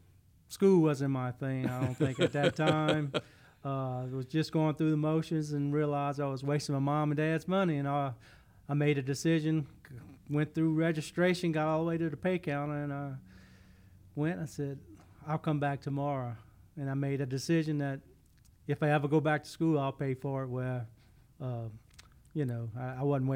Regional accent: Addis, Louisiana, United States; I was born in Addis, Louisiana, and I don't plan on going anywhere.

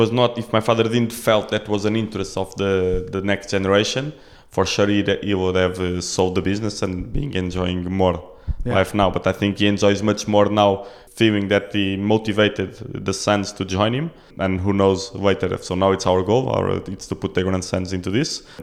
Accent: Lisbon, Portugal; now in Estremoz, Portugal; Then originally we are from Lisbon, my parents are from Lisbon, and they bought a house in the middle of Estremoz, where we live now

